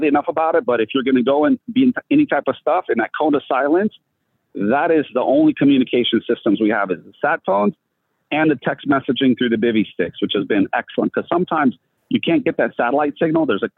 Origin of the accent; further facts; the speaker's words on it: California, United States; I'm from California, and it would be very different there.